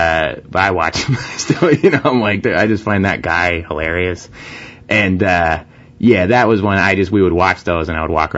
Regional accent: Oklahoma, United States; Thunder. I'm from Oklahoma.

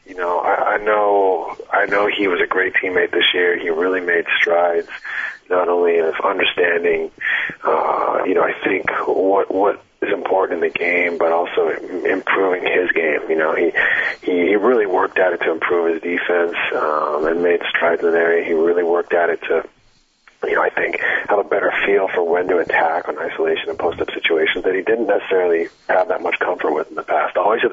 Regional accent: Canada; it's funny that I'm Canadian

